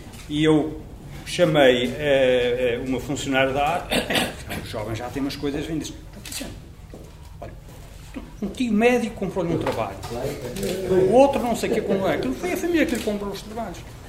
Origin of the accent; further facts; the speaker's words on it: Ovar, Aveiro, Portugal; eu sou de Ovar, estudei depois em Espinho, onde faço 2 anos, chamado ciclo preparatório, 5º e 6º ano.